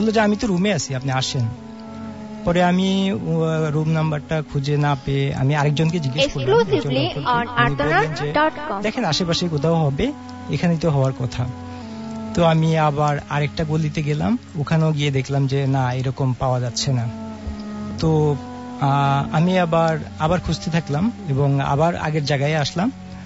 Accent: Rampura, Dhaka Division, Bangladesh; High listener … … Rampura Banasree থেকে।

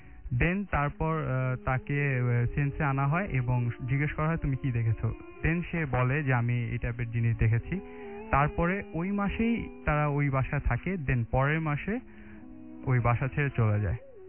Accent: Dhaka, Dhaka Division, Bangladesh; মিরপুর থেকে এসেছি।

